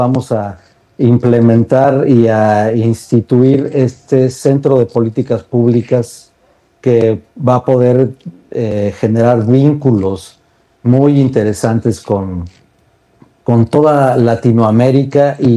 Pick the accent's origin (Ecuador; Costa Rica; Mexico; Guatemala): Mexico; quiero abordar el tema desde la perspectiva como mexicano